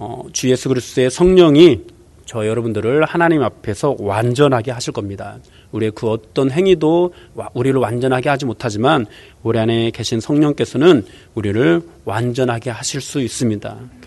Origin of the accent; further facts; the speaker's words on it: South Korea; 특히 우리는 한국인으로서 우리 한국에 들어온 모든 종교가